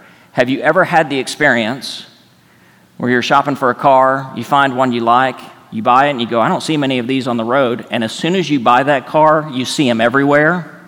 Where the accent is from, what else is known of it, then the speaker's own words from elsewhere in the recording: Texas, United States; Where I grew up in West Texas, it's called an arroyo.